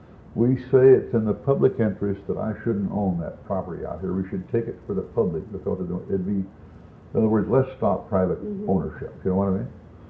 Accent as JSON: {"language": "English", "region": "Oklahoma", "country": "United States", "tie": "born or raised there", "said": "And I was raised in Oklahoma."}